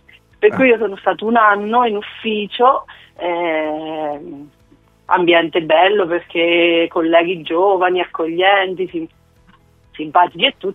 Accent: Cupra Marittima, Marche, Italy; Esattamente, sono di Cupra Marittima, la provincia è Ascoli Piceno.

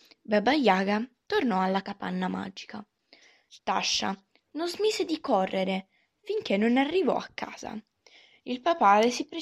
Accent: Catania, Sicily, Italy; sono di Catania e ho 11 anni.

